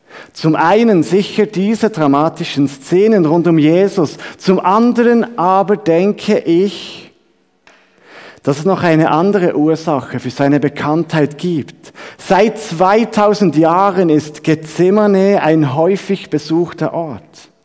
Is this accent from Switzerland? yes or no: yes; Switzerland; Als Schweizer habe ich zum Beispiel festgestellt